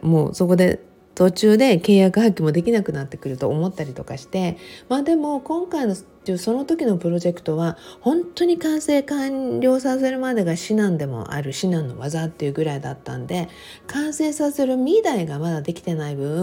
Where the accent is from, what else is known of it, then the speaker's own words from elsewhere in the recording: Okinawa, Japan; now in Los Angeles, United States; 当時の沖縄で生まれ育ってアメリカにねほぼ生活なんてほんの数年しかしたことのない私、もうずっと沖縄っていうのんびりとした、ね、みんなに守られているようなそんな中で暮らしていた私